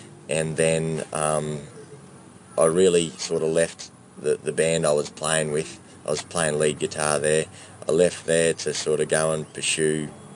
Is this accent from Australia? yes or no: yes; Australia; But I like to sort of cover the broad sort of aspect of being an Australian.